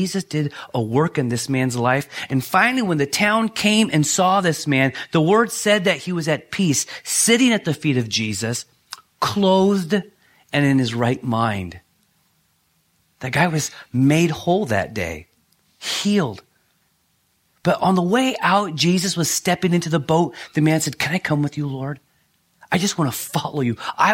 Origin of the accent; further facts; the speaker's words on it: United States; I'm an American. I want it. I want it now.